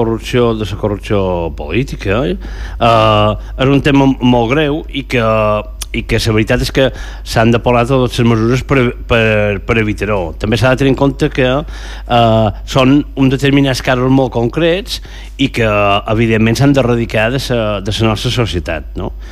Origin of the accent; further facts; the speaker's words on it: Balearic Islands, Spain; nosaltres puguem respirar com a mallorquins, puguem respirar dins la nostra ciutat i el nostre entorn.